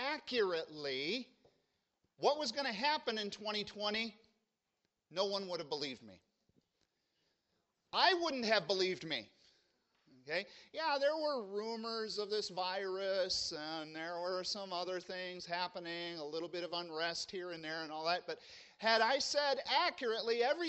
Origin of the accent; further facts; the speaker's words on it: Peoria, Illinois, United States; the farthest I got away from my house this year was Milwaukee, Wisconsin, and I'm from Peoria, Illinois.